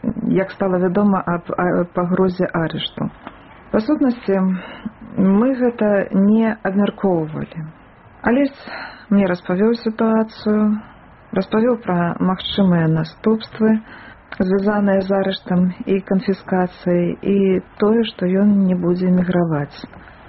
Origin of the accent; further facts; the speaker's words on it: Loyew, Gomel Region, Belarus; А я таксама з Гомельшчыны, нарадзілася ў гарадскім пасёлку Лоеў.